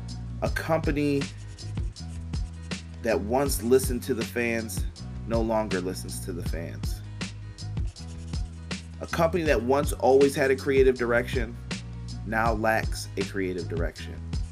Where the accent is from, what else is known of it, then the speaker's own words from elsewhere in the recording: Northeast, United States; Growing up in the Northeast, everybody was a fan of the WWF.